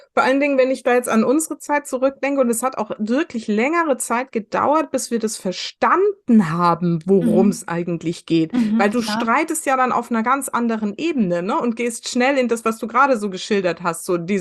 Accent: West Germany, Germany; ich bin im Westen groß geworden

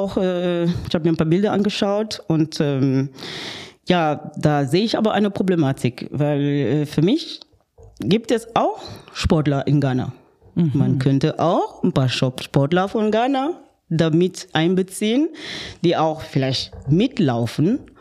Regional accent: Kribi, South, Cameroon; German is a second language; now in Germany; ich bin ja in Kamerun geboren und ich bin an der Küste, am Atlantik geboren. Meine Heimatstadt heißt Kribi und da leben wir von der Fischerei.

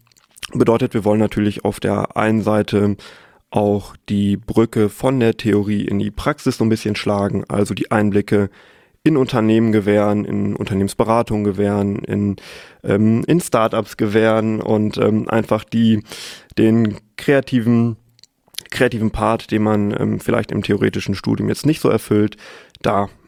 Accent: North Rhine-Westphalia, Germany; born there; now in Münster, Germany; Ich bin 24 Jahre, gebürtiger Sauerländer, habe dort auch meinen Bachelor gemacht

